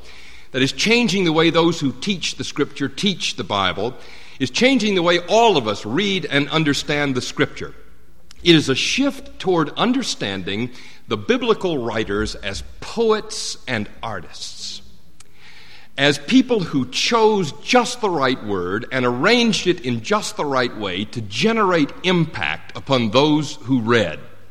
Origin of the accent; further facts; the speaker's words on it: Southeast, United States; I was raised, as you can hear in my accent, in the Southeast